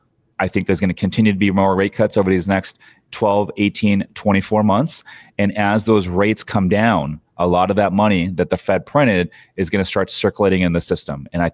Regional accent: San Clemente, California, United States; It's in a great market, San Clemente, California, my hometown, and it's got ocean views.

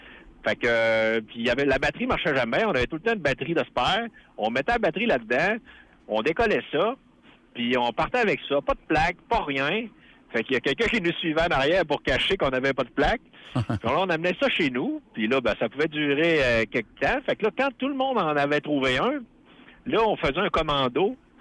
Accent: Alma, Quebec, Canada; now in Alberta, Canada; Ouais, puis là, je m'en vais en Alberta, parce que je suis né du Québec.

